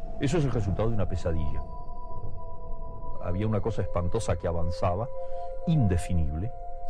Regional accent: Argentina

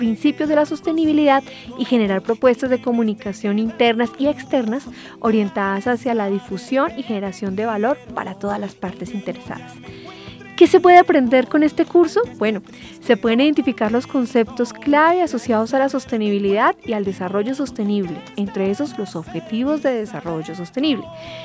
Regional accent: Valle del Cauca, Colombia; que son músicos de mi tierra, del Valle del Cauca.

